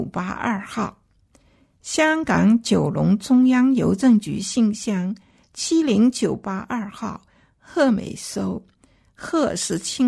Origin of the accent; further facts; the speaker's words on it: China; 我们中国人都喜欢一个福字